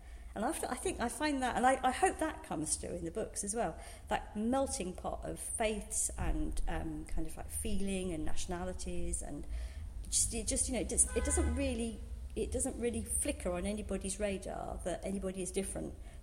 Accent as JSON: {"language": "English", "region": "London", "country": "United Kingdom", "tie": "born there", "said": "And so I was born in Bart's Hospital, pretty much, you know, 100 yards away from Bow in Cheapside. So I am a true born, you know, right back to year dot whenever this started, a true born Cockney."}